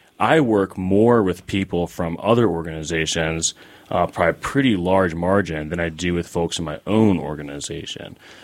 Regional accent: Maryland, United States; Yeah. I grew up in Baltimore County, Maryland, went to college in Maryland

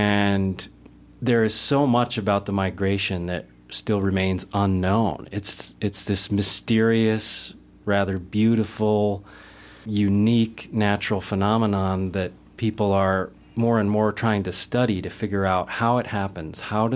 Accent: Minnesota, United States; then some continue more straight northerly toward where I grew up in Minnesota and southern Canada, west of the Great Lakes.

